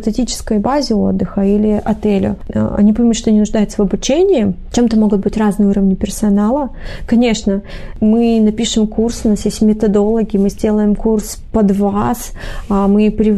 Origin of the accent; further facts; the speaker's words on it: Vladivostok, Primorsky Krai, Russia; born there; Я родилась во Владивостоке. Я здесь живу, и это город, который я люблю всем сердцем.